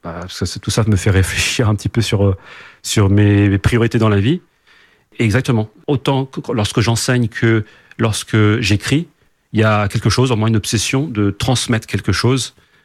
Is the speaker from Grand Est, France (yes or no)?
no; Chennevières-sur-Marne, Île-de-France, France; moved away as an adult; now in Rouen, France; je suis d'ici, du Val-de-Marne. Je suis né au Plessis-Trévis, j'ai grandi à Chennevières et à Boissy-Saint-Léger. Et donc j'étais muté en 2004 sur Rouen, où je demeure depuis maintenant bientôt 20 ans.